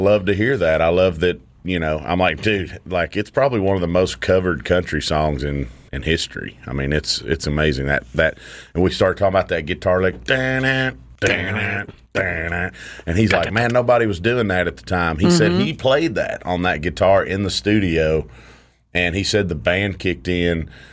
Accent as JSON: {"language": "English", "town": "Bergen", "region": "Kentucky", "country": "United States", "said": "Hi, I'm singer-songwriter … I'm from Bergen, Kentucky"}